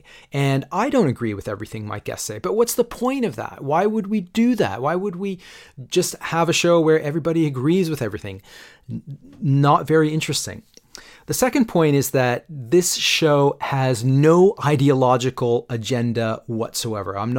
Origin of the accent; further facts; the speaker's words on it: Canada; now in London, United Kingdom; I'm not even an American. I'm a Canadian based in London.